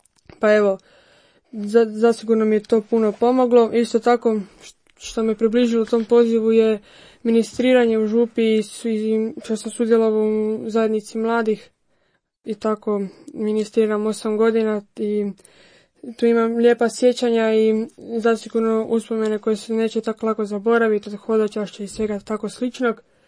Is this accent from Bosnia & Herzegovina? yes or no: no; Zagreb, City of Zagreb, Croatia; dolazim iz Zagreba, iz župe Svetog Nikole biskupa i u Stenjecu, i odrastao sam u šestoročlanoj obitelji, imam dvoje braće i jednu sestru